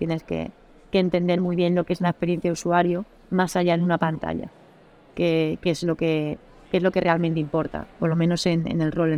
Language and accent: Spanish; Andalusia, Spain; A mí hablar, soy andaluza, o sea, no hay otra cosa que me guste más que hablar en la vida.